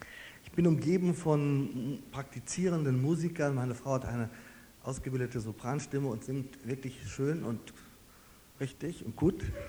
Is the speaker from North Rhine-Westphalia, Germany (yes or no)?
yes; North Rhine-Westphalia, Germany; Ich bin gebürtiger Westfale, bin im östlichsten Teil von Westfalen aufgewachsen, im Weser Bergland, habe dann an verschiedenen Orten studiert.